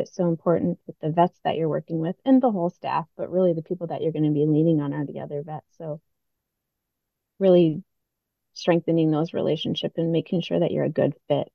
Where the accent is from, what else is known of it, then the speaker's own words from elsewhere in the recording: Minnesota, United States; So, I grew up in Minnesota and there aren't many oceans there.